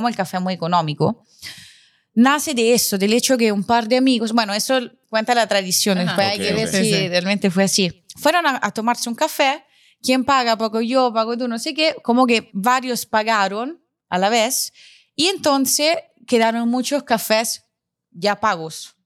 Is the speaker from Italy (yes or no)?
yes; Rome, Lazio, Italy; Spanish is a second language; En Roma, yo soy de Roma, yo nací y crecí en Roma.